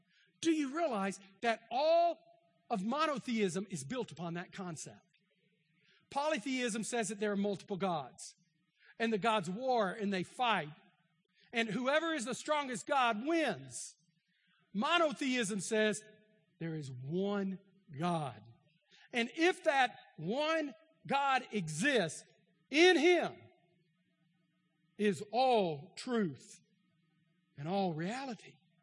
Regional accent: Texas, United States; I grew up in East Texas. They're all Democrats in East Texas, deep East Texas.

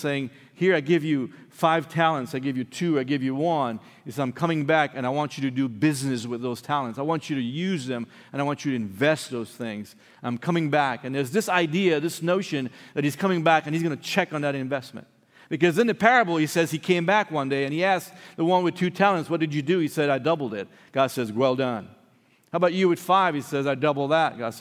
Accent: Belize; I'm from Belize, in the Mayan civilization. The heart of it is right in Belize, so we made out like a bandit.

